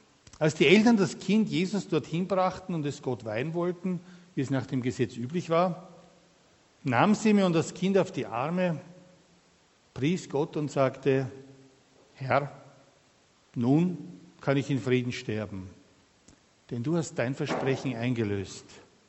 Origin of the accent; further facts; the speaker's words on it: St. Pölten, Lower Austria, Austria; übrigens Niederösterreich, ich sage das fast ganz ohne Stolz, ich bin aus St. Pölten.